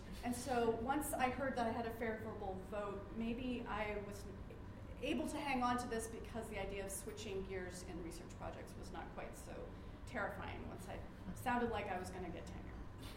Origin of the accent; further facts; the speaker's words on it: United States; I wanted to acknowledge that I'm an American who was able to cross the border quite easily yesterday.